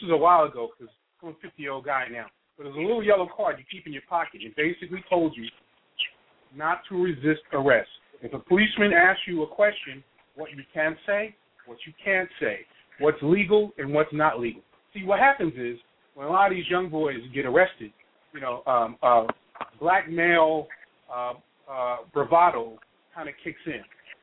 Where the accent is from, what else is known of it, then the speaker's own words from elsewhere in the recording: New York City, New York, United States; and I grew up in New York, by the way, New York City as a kid growing up